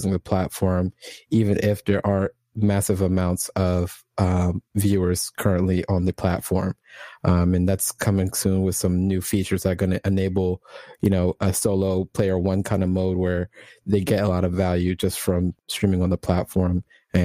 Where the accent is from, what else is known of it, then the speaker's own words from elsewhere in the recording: Jamaica; I'm Jamaican, and when I just heard about it and tuned